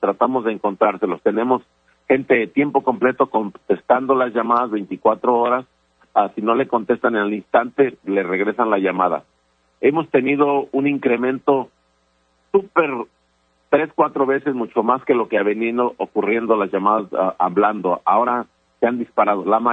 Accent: Michoacán, Mexico; Yo soy de Michoacán

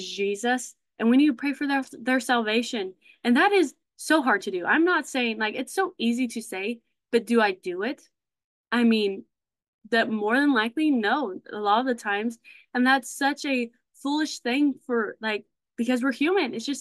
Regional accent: United States; And obviously, I love America. I'm an American girl through and through.

